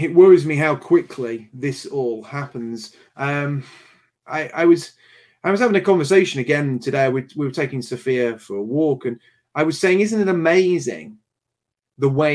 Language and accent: English; United Kingdom; a really horrible part of the British psyche that we call the stiff upper lip. This idea that we as British people should be spat at, mocked, humiliated, brutalized